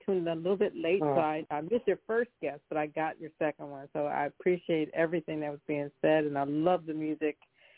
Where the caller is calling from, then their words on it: Philadelphia, Pennsylvania, United States; calling from Philadelphia.